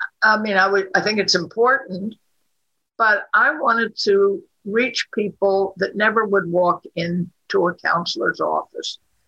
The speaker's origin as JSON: {"language": "English", "town": "Pittsburgh", "region": "Pennsylvania", "country": "United States", "tie": "born there", "said": "I was born in Pittsburgh."}